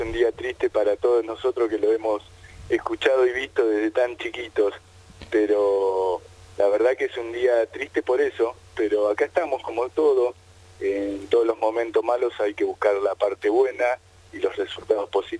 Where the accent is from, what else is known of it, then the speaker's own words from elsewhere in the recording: La Plata, Buenos Aires Province, Argentina; me tuve que volver a mi ciudad natal, la ciudad de La Plata, donde me operaron, donde hice rehabilitación